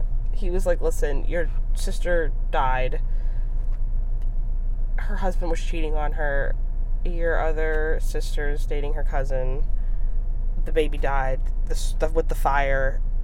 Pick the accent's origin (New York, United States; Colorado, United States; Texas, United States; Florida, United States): Florida, United States; We're all from Florida.